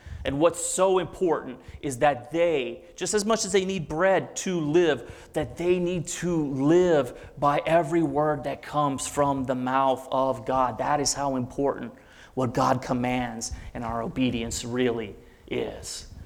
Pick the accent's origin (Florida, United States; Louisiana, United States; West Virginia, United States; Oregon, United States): Louisiana, United States; I'm from the South. I'm from Louisiana. I'm Cajun.